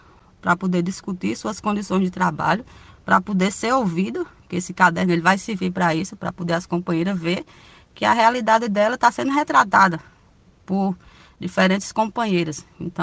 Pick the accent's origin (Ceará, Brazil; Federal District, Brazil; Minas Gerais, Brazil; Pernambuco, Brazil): Ceará, Brazil; Eu não sou daqui da região da Bahia, eu vim da região do Ceará, então comecei a vida da assalariada rural em 2008, aos meus 18 anos.